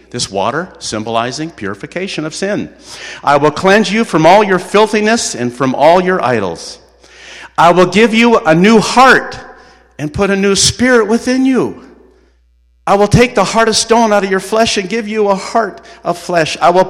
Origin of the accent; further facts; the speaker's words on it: Grand Forks, North Dakota, United States; See, I grew up in Grand Forks, North Dakota. I know something about wind. It is windy there every day.